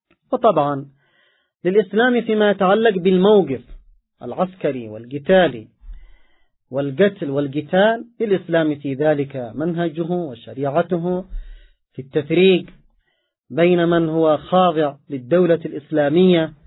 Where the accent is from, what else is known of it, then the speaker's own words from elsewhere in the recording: Yemen; عندنا في اليمن